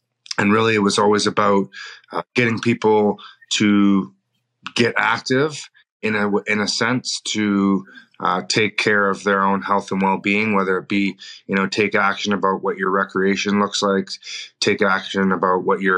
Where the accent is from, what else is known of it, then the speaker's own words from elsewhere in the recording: Whistler, British Columbia, Canada; I'm hailing from Whistler, British Columbia, here up in Canada.